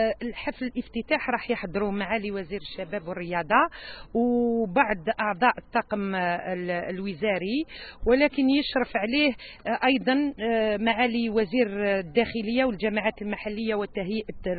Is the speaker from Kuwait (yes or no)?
no; Algeria